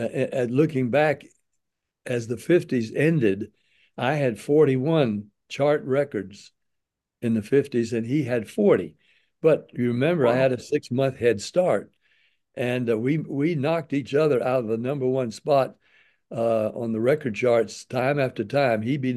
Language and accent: English; Nashville, Tennessee, United States; even though I was from Tennessee, Nashville, he from Memphis, we were almost the same age.